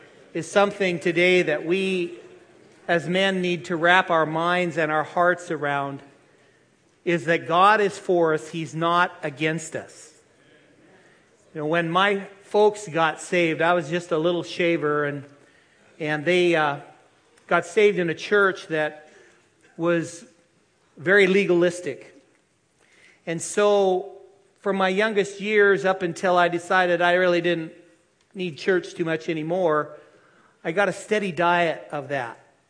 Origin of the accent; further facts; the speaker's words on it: Oregon, United States; I want you to know that indeed I am from Oregon, and I'm proud of it.